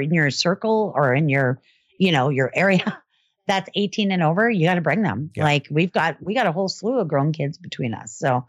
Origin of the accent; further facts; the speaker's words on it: Canada; I'm one Canadian. I get one vote.